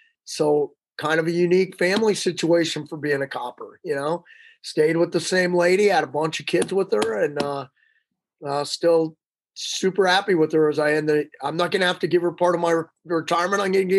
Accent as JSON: {"language": "English", "town": "Phoenix", "region": "Arizona", "country": "United States", "also_born_or_lived": "Los Angeles", "said": "I'm from Phoenix in LA. And Vegas kind of in the middle. I have family in Utah, Phoenix, LA."}